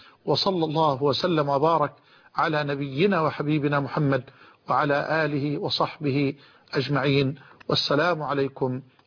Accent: Egypt; بلدنا مصر

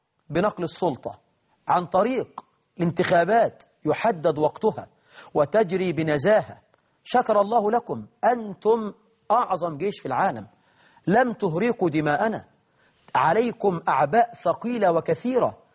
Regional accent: Egypt; بلدنا مصر

